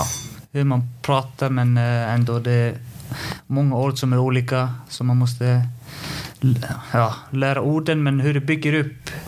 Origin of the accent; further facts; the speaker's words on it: Reykjavík, Capital Region, Iceland; Jag är född i Reykjavik och är uppväxt där ganska centralt.